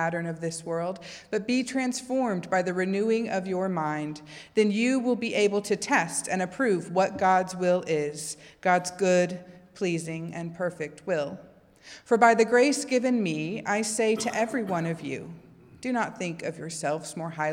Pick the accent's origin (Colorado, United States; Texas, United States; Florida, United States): Texas, United States; Many of you already know that I'm a Texan, and if you don't, well, howdy. You do now.